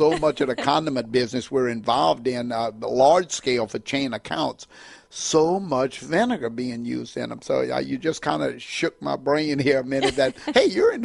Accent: Louisiana, United States; I think of certain names that, because of growing up in Louisiana and seeing just names that are prominent on vinegar bottles.

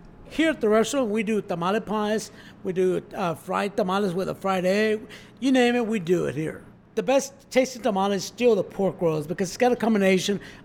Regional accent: Texas, United States; When I was growing up in Hill Country, I would go to school and people didn't know about tamales, Mexican food.

